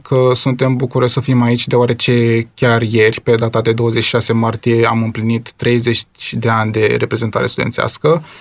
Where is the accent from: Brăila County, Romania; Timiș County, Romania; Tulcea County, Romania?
Tulcea County, Romania; Tulcea; De fel sunt din Tulcea.